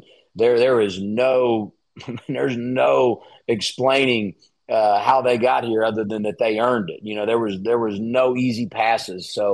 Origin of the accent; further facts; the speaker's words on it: Indiana, United States; Well, I got to tell you, Doug, I grew up in Indiana.